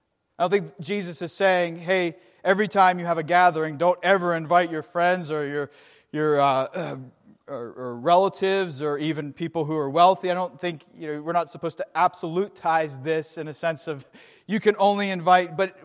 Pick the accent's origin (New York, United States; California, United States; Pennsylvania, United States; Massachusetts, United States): Pennsylvania, United States; Pittsburgh; I'm a guy who bleeds black and gold, so I might as well go back to my hometown.